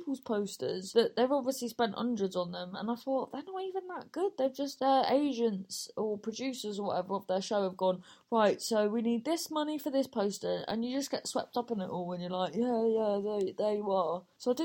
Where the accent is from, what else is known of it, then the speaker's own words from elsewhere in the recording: Wales, United Kingdom; And yeah, I'm Welsh after that.